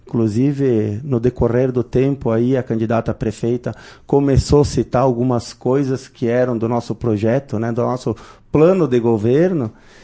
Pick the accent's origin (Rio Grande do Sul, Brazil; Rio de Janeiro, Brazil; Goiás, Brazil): Rio Grande do Sul, Brazil; Marau; eu nasci e me criei em Marau